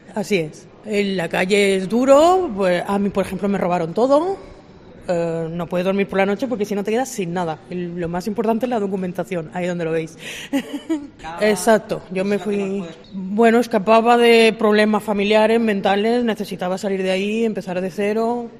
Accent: Balearic Islands, Spain; now in Valencia, Spain; Yo soy de Mallorca y, bueno, escapando un poco de problemas de Mallorca, acabé viniendo a Valencia a empezar de cero

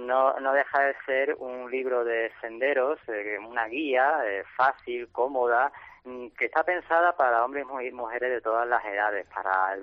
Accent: Málaga, Andalusia, Spain; Me he centrado en estas tres provincias porque yo soy de Málaga y por cercanía son por las que más me muevo.

